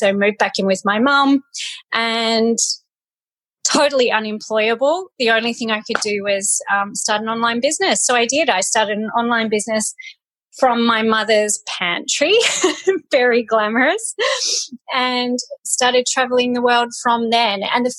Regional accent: Tasmania, Australia; now in Italy; So I'm from Australia. I grew up in, well, for most of the time, grew up in Tasmania

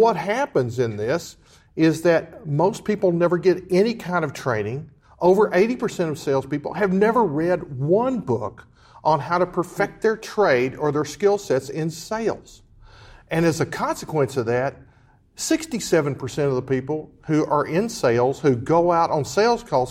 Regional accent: Texas, United States; accent: Texas; I know it's hard to understand sometimes with my Texas accent.

